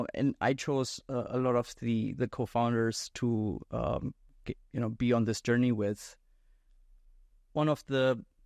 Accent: Dusseldorf, North Rhine-Westphalia, Germany; also born or lived in India; I was in India for a long time, although I was born and raised in Dusseldorf, Germany

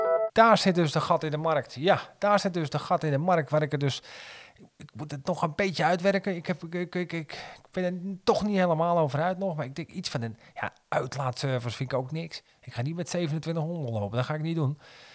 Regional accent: Heerhugowaard, North Holland, Netherlands; Ja, dan ging ik een bos rozen kopen, ergens bij een rozenkwekerij, bij ons in Herugowaard.

